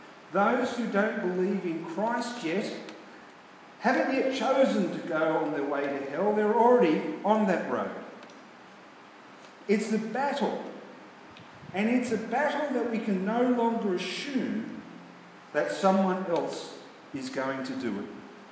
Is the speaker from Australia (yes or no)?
yes; Tuggeranong, Australian Capital Territory, Australia; Well, I come from Australia. I come from the ACT. I come from Tuggeranong. I come from Western.